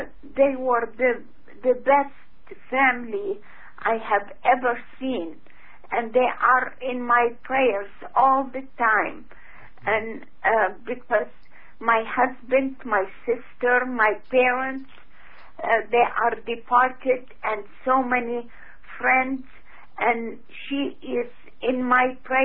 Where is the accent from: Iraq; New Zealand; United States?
Iraq; Baghdad, Baghdad Governorate; We are from Baghdad.